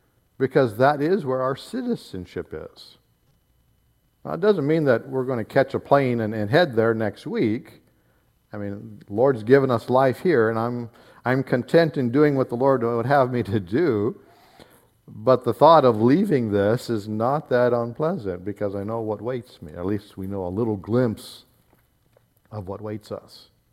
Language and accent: English; United States; I'm an American in this country